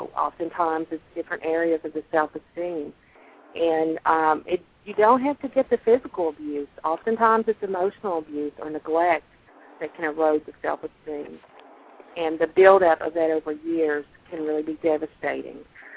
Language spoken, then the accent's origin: English; Southern United States, United States; My self-esteem was average, you know, for any American girl growing up in the South.